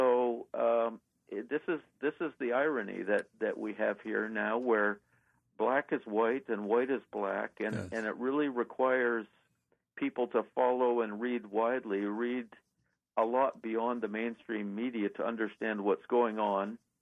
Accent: Canada; now in United States; But, you know, I grew up in Canada myself

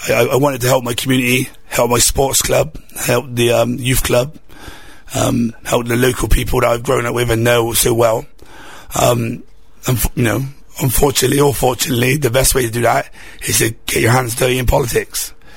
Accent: Lawrence Weston, South West England, United Kingdom; I grew up in Lance Weston, spent 28 years of my life there. Went to Lance Weston School, then on to Portway School, Community School. Always worked in Avonmouth

